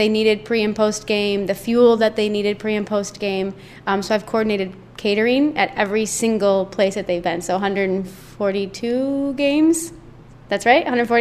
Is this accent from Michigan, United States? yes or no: yes; Lansing, Michigan, United States; One of the best things is that I am from the Lansing area